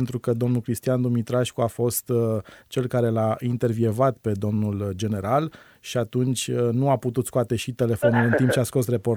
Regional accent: Bucharest, Romania; Eu, ca un pui de bucureștean, cum m-am prezentat, născut și crescut în Titan

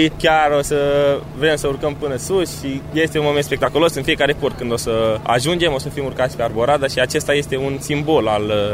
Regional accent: Tecuci, Galați County, Romania; Tecuci, județul Galați.

